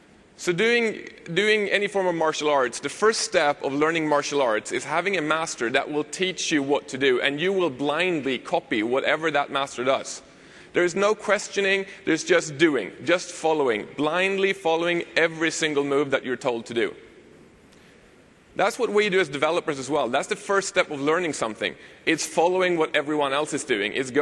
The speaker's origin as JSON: {"language": "English", "country": "Sweden", "second_language": "English", "said": "As I said, I'm also from Sweden, so if you've got issues understanding what I'm saying, tough."}